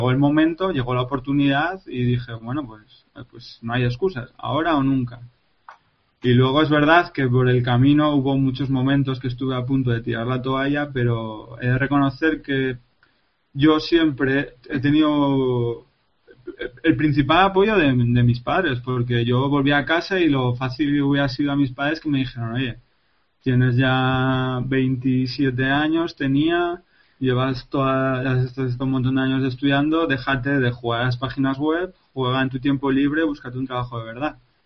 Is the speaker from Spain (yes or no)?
yes; Tudela, Navarre, Spain; Yo, como he dicho antes, soy de Navarra y estaba trabajando en Zaragoza.